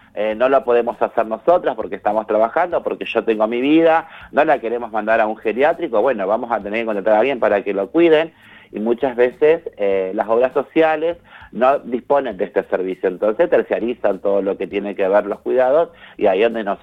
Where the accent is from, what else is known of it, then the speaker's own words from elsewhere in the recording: Rosario, Santa Fe, Argentina; como contaste, somos de Rosario.